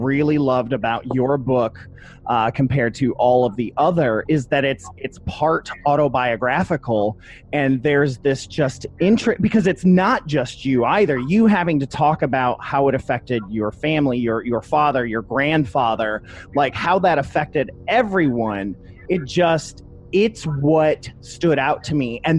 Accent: Toledo, Ohio, United States; Yeah, I'm from Toledo, Ohio. And so, my uncle went to the University of Michigan

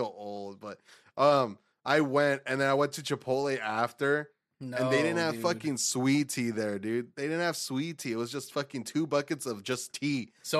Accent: Texas, United States; me and Jay fucking, we're from Texas, bro. So like we fucking drink sweet tea, like fucking, it's religion down here.

